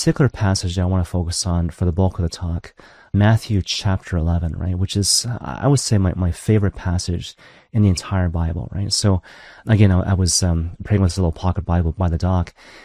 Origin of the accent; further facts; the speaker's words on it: Maple Ridge, British Columbia, Canada; born there; also born or lived in Vancouver; now in Toronto, Canada; But back in the day, I actually lived in Vancouver, right? So technically I was born in Maple Ridge